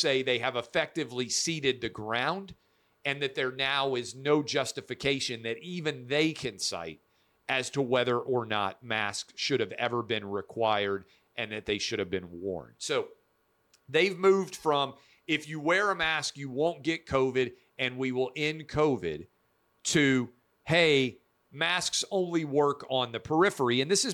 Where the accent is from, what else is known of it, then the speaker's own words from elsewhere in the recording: Nashville, Tennessee, United States; As a kid born and raised in Nashville, the idea that Nashville, Tennessee is going to be the home of the Super Bowl